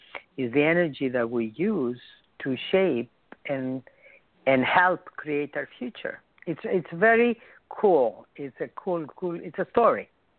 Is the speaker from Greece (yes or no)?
yes; Greece; now in United States; Yes, I was born and raised in Greece, but I've been here in the States for 52 years.